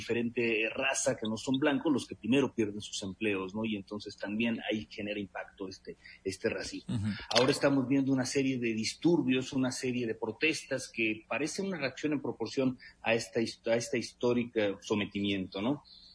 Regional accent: Mexico; Y para nosotros como mexicanos, bueno, pues en el tema del clasismo, el feminicidio, también tenemos tarea importante

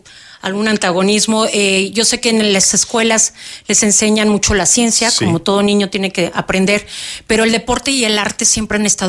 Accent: Mexico City, Mexico; now in Querétaro, Mexico; Yo soy de la Ciudad de México, del Estado de México.

